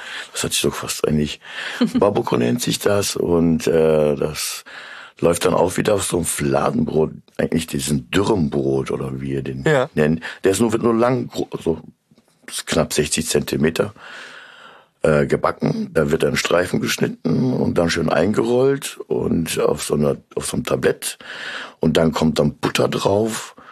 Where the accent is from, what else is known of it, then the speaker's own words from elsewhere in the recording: Central Anatolia, Turkey; auch so wie Kurden in Mittelanatolien, da wo ich herkomme